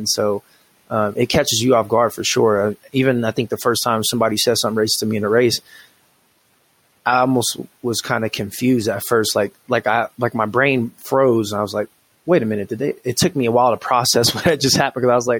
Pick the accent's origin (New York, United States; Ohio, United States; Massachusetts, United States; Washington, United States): Washington, United States; now in Colorado Springs, United States; I came from Washington State, which is a very liberal place, very blue state.